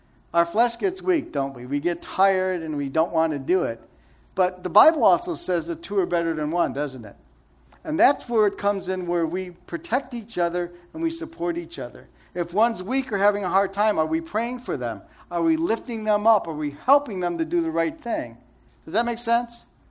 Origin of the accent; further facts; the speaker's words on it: Chicago, Illinois, United States; Okay, I'm Italian from Chicago, so this really hit me good, okay?